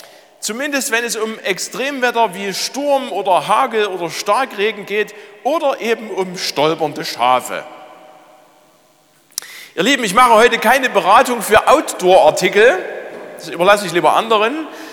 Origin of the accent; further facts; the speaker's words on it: Bärenwalde, Saxony, Germany; Ich erinnere mich an meine Kindheit in Bärenwalde, nicht weit von hier, an der Grenze zum Vogtland.